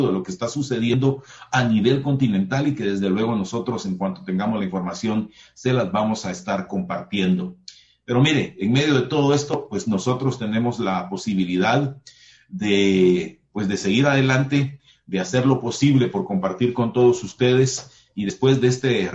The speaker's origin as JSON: {"language": "Spanish", "country": "Guatemala", "said": "en una situación bastante difícil como guatemaltecos."}